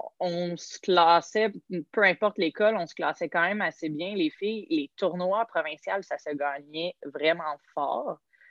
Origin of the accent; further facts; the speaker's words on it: Montreal, Quebec, Canada; Les 4 années à Québec, donc je viens de Montréal, je me suis déplacée à Québec pendant 4 ans.